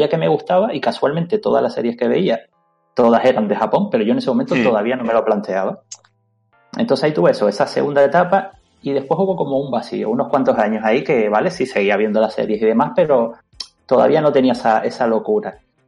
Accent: Canary Islands, Spain; porque claro, yo soy de Canarias, el tema de la serie de anime y tal, tardaron bastante más en llegar.

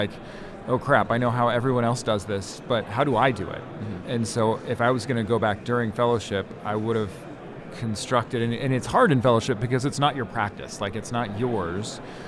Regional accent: Oregon, United States; also born or lived in Southern California; ever since we left to go down to Southern California, I grew up in Oregon, she kept on saying, when are we going back to Oregon?

